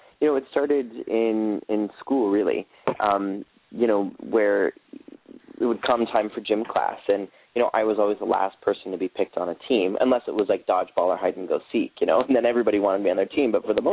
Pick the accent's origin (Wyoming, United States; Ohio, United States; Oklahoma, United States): Wyoming, United States; I grew up in the United States and in the state of Wyoming.